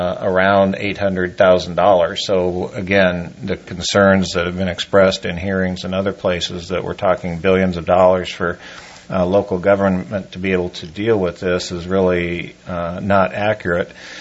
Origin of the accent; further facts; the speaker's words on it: California, United States; I grew up on the Central Coast, so to be able to see San Luis Obispo County and Superior Court participating and moving forward on this is very exciting.